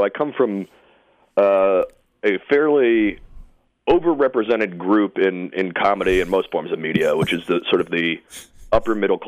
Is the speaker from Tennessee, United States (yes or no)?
no; Washington, District of Columbia, United States; now in New York City, United States; Well, I'm from Washington, D.C., although I've been in New York City long enough that most people say they're from New York by this point.